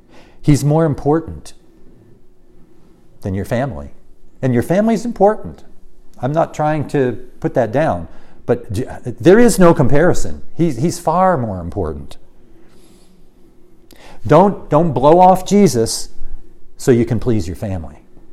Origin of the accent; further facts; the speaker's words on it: United States; And so I'm an American. I grew up in America. I know America. I know American culture. It's my culture.